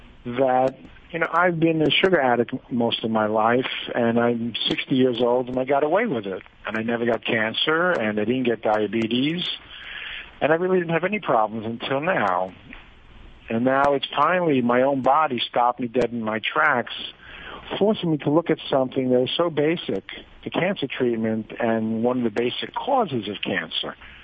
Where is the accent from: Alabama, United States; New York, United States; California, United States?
New York, United States; moved away as an adult; I'm from New York, but originally, but I've been here 21 years, and it's basically against my religion to even think about going back to the United States for a minute.